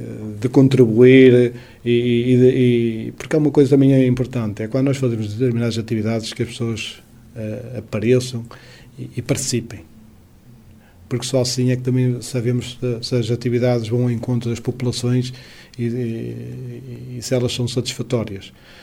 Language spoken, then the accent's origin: Portuguese; Portugal; porque sou de Vila do Punho, tenho raízes ancestrais em Vila do Punho, nasci em Vila do Punho, casei em Vila do Punho e tenho família em Vila do Punho